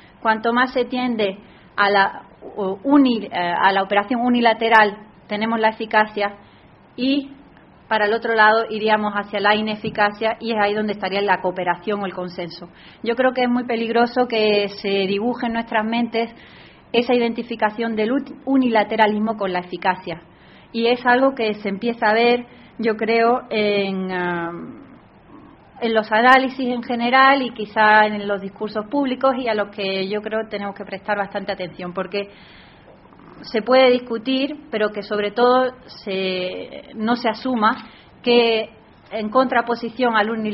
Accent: Granada, Andalusia, Spain; also born or lived in La Línea; yo soy de Granada, nací en La Línea, en Cádiz

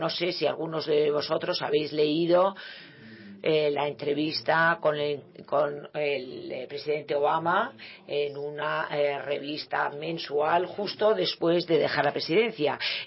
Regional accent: United States; now in Brussels, Belgium; yo soy americano, a pesar de vivir en Bruselas

